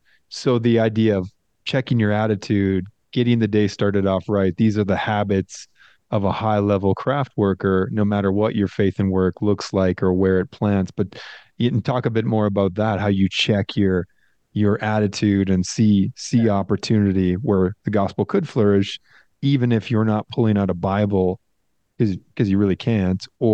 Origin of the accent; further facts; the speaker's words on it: Midwest, United States; growing up in the Midwest, every year we had to do Iowa basic skills tests.